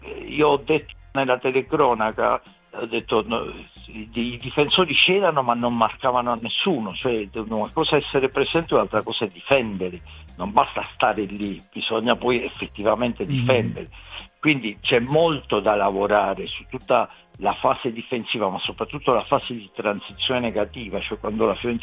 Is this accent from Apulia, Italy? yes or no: yes; Bari, Apulia, Italy; Io sono proprio di Bari, io sono mai, anzi, per la casa che ancora ce l'abbiamo di famiglia è a Palese, l'aeroporto di Bari, ma ormai Palese è frazione di Bari, non è nemmeno comune proprio, quindi è Bari.